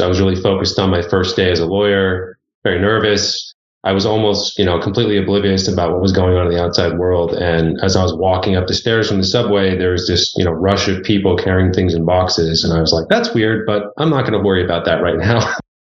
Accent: San Dimas, California, United States; I grew up in a suburb of Los Angeles called San Dimas, which is where the cult classic movie Bill and Ted's Excellent Adventure took place.

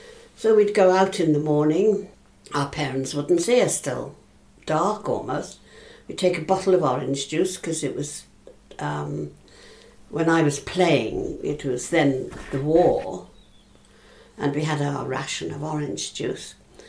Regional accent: Cardiff, Wales, United Kingdom; I'm a Cardiff girl throughout. I was born in Roath and have never moved out of Cardiff. All my working life has been here.

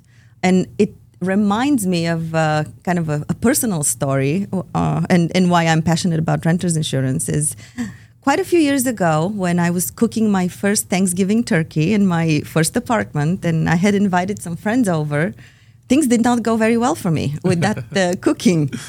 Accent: Bulgaria; English is a second language; And if you hear my accent, that's because I'm Bulgarian.

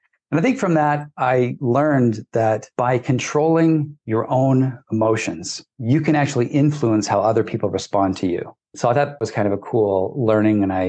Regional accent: Vancouver, British Columbia, Canada; also born or lived in Idaho / Hawaii / Utah; I grew up in the Vancouver, British Columbia area, and I did my university and schooling down in the States, in Idaho, Hawaii, and Utah.

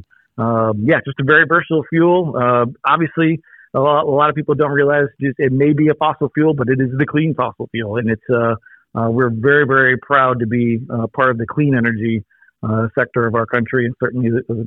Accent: Lansing, Michigan, United States; But I was born and bred in Lansing, in the city, and had zero connection with farming.

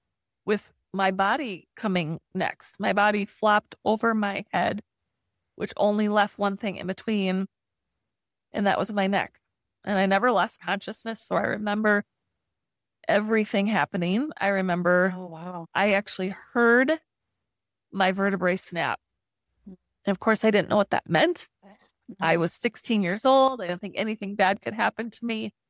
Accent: Ellsworth, Wisconsin, United States; I live in Ellsworth, Wisconsin. And I grew up here in Ellsworth and really was just a typical teenager and 16 years old.

